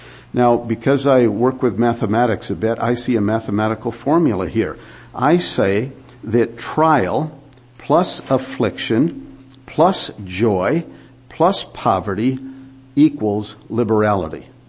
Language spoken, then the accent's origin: English; Port Huron, Michigan, United States; I come from the Detroit area, up by Port Huron, actually, but all of those factories, they turn people, in a sense, into nothing but robots.